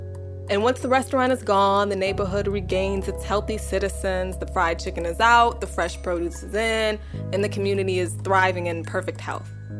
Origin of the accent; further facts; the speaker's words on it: Midwest, United States; I'm from the Midwest, and we grew up in a home where my stepfather and brother would go deer hunting this time of year